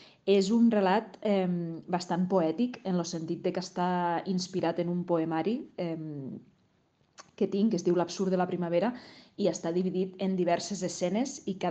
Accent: Alcanar, Catalonia, Spain; Està inspirat i basat en Alcanar, que és el meu poble

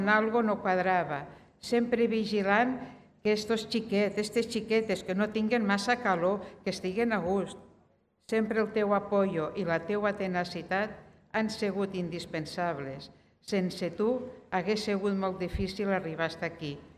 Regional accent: Vinaròs, Valencian Community, Spain; Agraeixo a Vinaròs, el meu poble, a tots els vinarossencs

